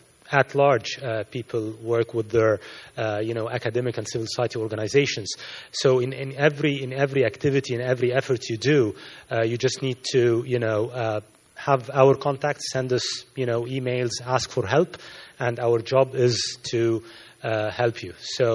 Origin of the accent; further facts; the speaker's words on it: Egypt; I come from Egypt, and I'm based in Egypt.